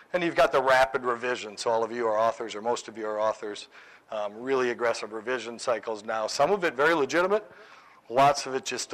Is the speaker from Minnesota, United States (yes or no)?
yes; Minnesota, United States; welcome to my home state. I'm a Minnesotan, so grew up about 50 miles south of here.